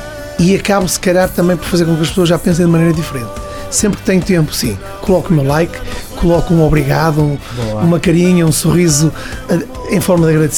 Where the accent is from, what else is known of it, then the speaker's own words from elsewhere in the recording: Braga, Norte, Portugal; Porque quem não sabe, eu sou da zona da região de Braga.